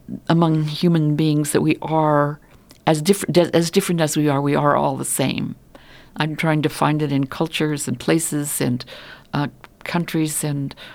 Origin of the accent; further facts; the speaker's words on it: United States; I'm always amazed at how many people, when they find out I'm from the United States, attack me to ask me questions.